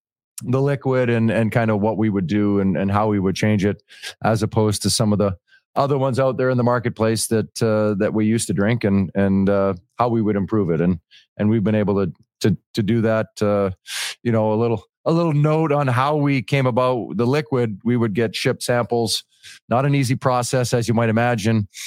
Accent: Dryden, Ontario, Canada; growing up in Dryden, Ontario, this whiskey has been a big piece of our upbringing.

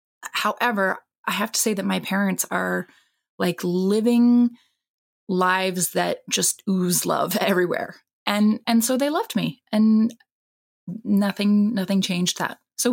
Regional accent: Japan; My parents are actually Christian missionaries. So wow. I grew up in Japan, steeped in religion.

